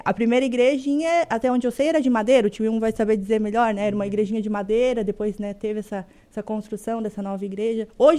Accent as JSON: {"language": "Portuguese", "town": "Morro da Fumaça", "region": "Santa Catarina", "country": "Brazil", "lives_now": "Urussanga, Brazil", "said": "Eu sou estrangeira, né? Eu não sou daqui de Uruçanga, eu sou fumacense, né? Mas o Rio Molha me conquistou e agora, então, Rio Molhense de coração, né?"}